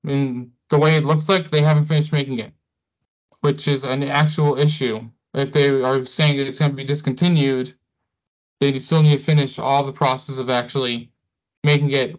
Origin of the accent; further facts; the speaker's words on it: Boston, Massachusetts, United States; accent: Boston; but I'm from Boston and we don't pronounce our R's.